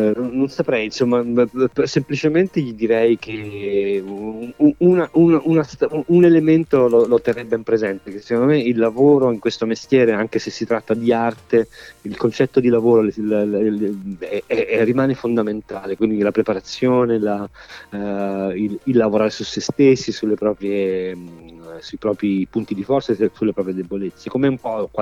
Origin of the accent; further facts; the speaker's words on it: Naples, Campania, Italy; 50 anni d'età, di cui, come dicevate voi, oltre 30, insomma, trascorsi a far musica, da musicista napoletano